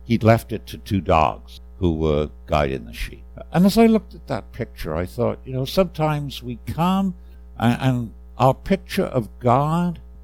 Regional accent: Wales, United Kingdom; So I grew up in Wales, and we sang a Welsh tune this morning

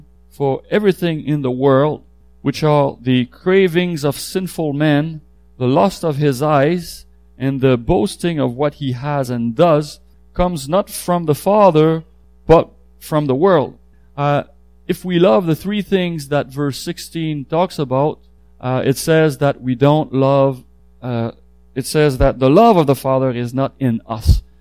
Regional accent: Quebec, Canada; I come from Quebec. If you didn't know that, well, here you go. I just told you.

